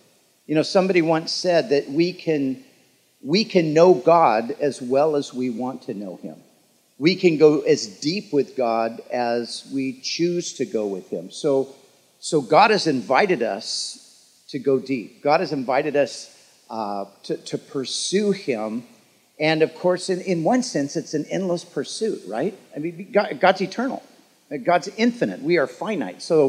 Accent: Huntington Beach, California, United States; I grew up in Huntington Beach. I graduated from Huntington Beach High School in 1975.

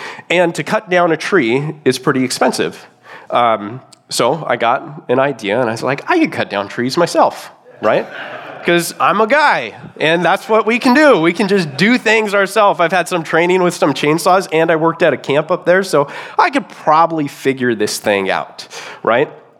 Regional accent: Lake Arrowhead, California, United States; I was born and raised up in Lake Arrowhead, up in the mountains, Big Bear area. You guys familiar with that, right?

